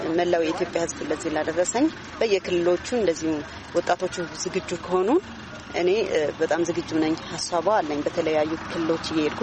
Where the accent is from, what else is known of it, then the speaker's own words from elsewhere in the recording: Mekelle, Tigray, Ethiopia; በጣም ተወልጄ ያደኩት መቀሌ ነው።